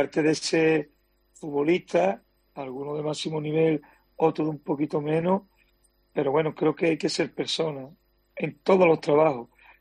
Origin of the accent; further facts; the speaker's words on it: Sanlúcar de Barrameda, Andalusia, Spain; voy a vivir entre Sanlúcar de Barrameda, mi pueblo, y Sevilla.